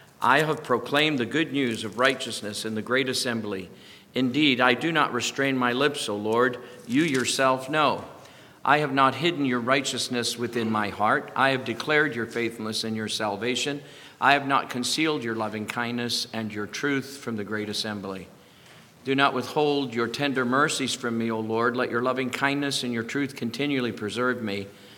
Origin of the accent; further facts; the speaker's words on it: Ireland; As an Irish guy, I like LaRue time.